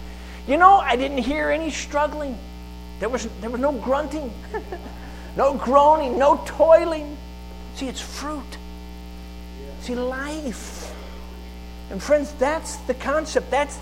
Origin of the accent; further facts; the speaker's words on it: Chicago, Illinois, United States; Now, I grew up in Chicago, and we lived several years in the city limits, basically cement. And then we moved out to the suburbs, but it was still urban, suburban Chicago.